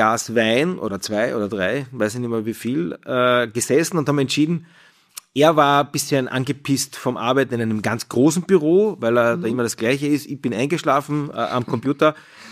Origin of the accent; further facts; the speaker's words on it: Bad Kleinkirchheim, Carinthia, Austria; Ich bin ursprünglich ein Bergbub aus Bad Lenkirchheim, bin aufgewachsen in den Bergen